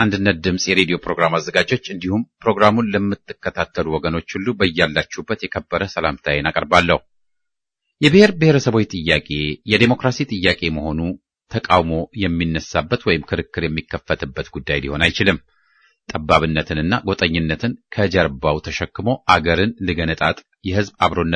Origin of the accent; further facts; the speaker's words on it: Oromia, Ethiopia; እኔ ተወልጄ ያደግኩት በኢሉባቦር ነው። ኦሮሞ ነኝ። በኦሮሞነቴ በኢትዮጵያዊነቴም ኩሩ ነኝ።